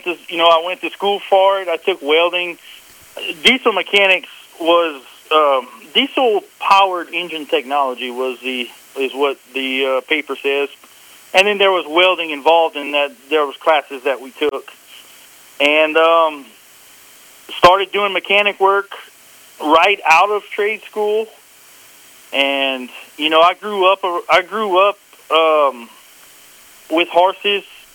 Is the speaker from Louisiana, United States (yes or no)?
yes; Louisiana, United States; Grew up in Louisiana.